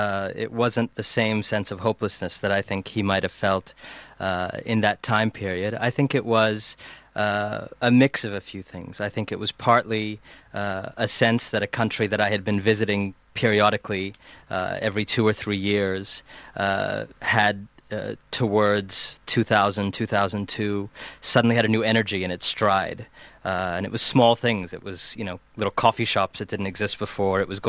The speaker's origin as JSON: {"language": "English", "town": "Cleveland", "region": "Ohio", "country": "United States", "tie": "born there", "said": "I was born in Cleveland, Ohio."}